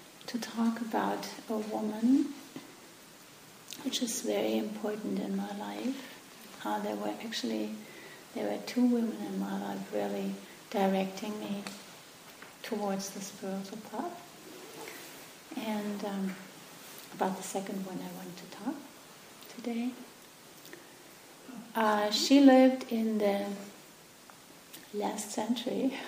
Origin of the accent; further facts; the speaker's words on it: Berlin, Germany; It's actually where I come from Germany.